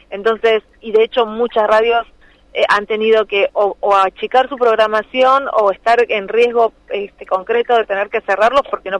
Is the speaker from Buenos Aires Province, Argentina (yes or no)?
yes; Morón, Buenos Aires Province, Argentina; Yo soy de Morón.